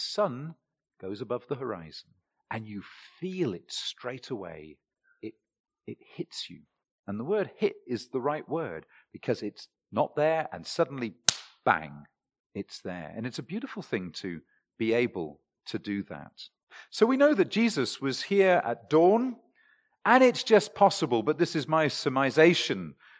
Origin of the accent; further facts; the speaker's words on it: South West England, United Kingdom; I come from England. England is an island. You're never far from the sea. And in the southwest, it was only 6 miles to the coast.